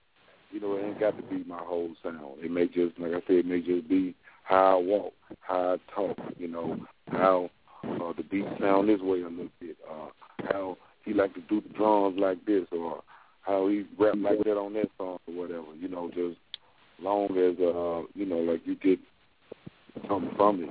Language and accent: English; Memphis, Tennessee, United States; I'm just introducing and saying I'm from Memphis 10, Home of the Pimpin'.